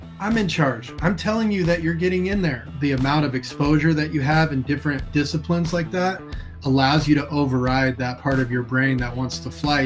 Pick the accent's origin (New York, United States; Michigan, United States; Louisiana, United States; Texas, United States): Texas, United States; Corpus Christi; And I grew up in South Texas, in a place called Corpus Christi. And then my grandparents and my mom's family lived 2 hours south in South Padre Island, which is a big spring break spot and close to the border of Mexico. So that's where I grew up down there.